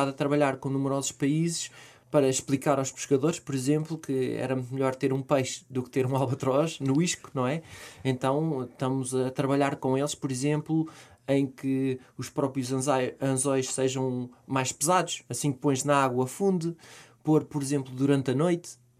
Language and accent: Portuguese; Portugal; Nós somos portugueses, somos à volta de 10, 11 milhões.